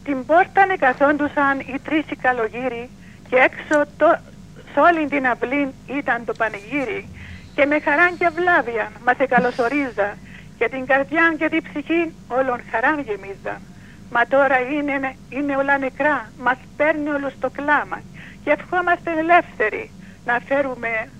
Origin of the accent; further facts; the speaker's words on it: Famagusta District, Cyprus; από τα Λεμιά Μοχώστου.